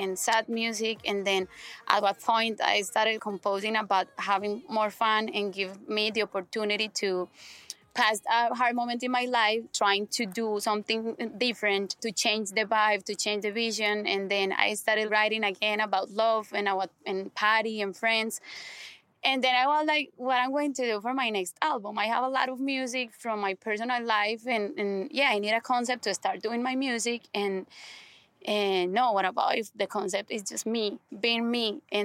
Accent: Colombia; I'm from Colombia

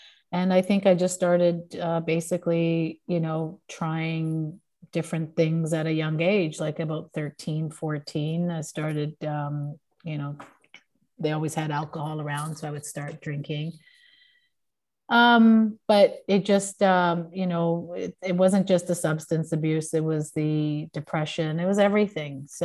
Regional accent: Sicily, Italy; also born or lived in Toronto, Canada; I grew up in Italy, in Sicily. When I was little, I was born in Toronto, but my parents lived in Sicily

